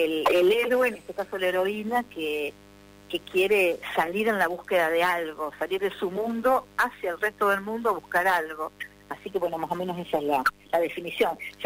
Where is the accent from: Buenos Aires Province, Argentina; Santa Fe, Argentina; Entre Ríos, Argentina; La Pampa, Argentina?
Santa Fe, Argentina; Sunchales; now in Rosario, Argentina; yo nací en Sunchales, o sea que me fui a vivir a Santa Fe cuando cuando terminé el colegio secundario, porque me fui para estudiar letras, tenía 17 años